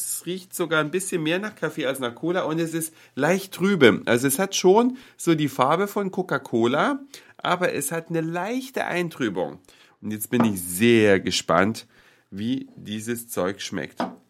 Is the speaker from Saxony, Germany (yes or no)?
yes; Saxony, Germany; meine Mutter in diesem kleinen sächsischen Städtchen, wo ich aufgewachsen bin